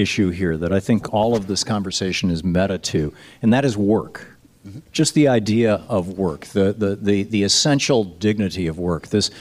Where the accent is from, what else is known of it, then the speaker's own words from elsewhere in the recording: Lansing, Michigan, United States; I grew up in Lansing, Michigan. My dad worked in a tool and die shop for 40 years.